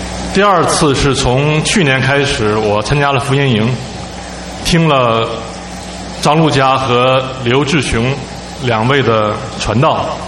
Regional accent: Northeast China, China; 我来自于中国的东北。

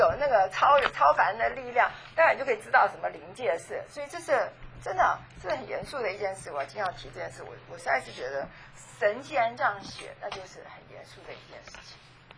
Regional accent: Taiwan; 我们在台湾的时候还猪血糕

